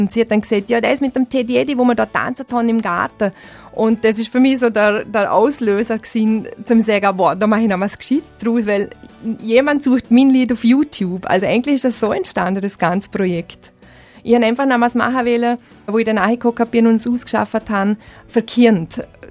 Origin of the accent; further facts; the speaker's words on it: Lustenau, Vorarlberg, Austria; accent: Lustenau dialect; Also ich werde ab und zu gefragt, warum ich die Lieder nicht auf Luschnauerisch mache, in meinem Dialekt.